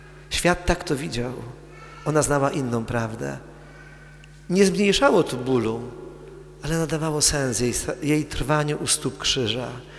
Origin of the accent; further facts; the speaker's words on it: southern Poland, Poland; Wspominam czasem moje rodzinne miasto na południu Polski